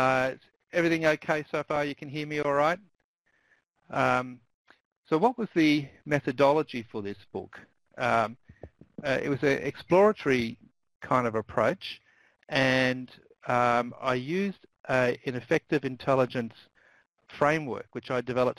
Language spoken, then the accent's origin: English; Australia; accent: Australian; But if you need any translation from my Australian accent, maybe Nicole can intervene at some stage and if you can't quite get what I'm talking about.